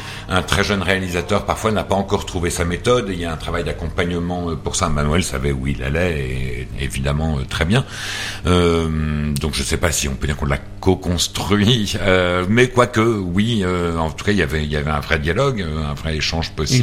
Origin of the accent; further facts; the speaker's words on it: Paris, Île-de-France, France; born there; je suis français, hein, et je suis né à Paris, les hasards de la vie.